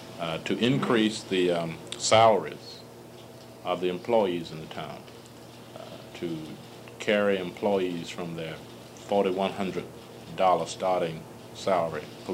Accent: Lithonia, Georgia, United States; It was in 1948 that I saw my father humiliated in Lithonia, Georgia, my hometown, because of me.

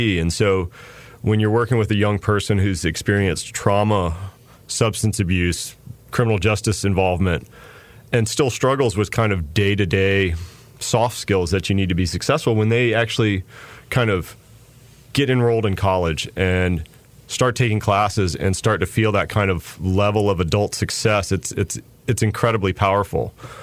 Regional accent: Chapel Hill, North Carolina, United States; So I grew up here in Chapel Hill, grew up here in the Triangle, moved away for a long time and moved back recently.

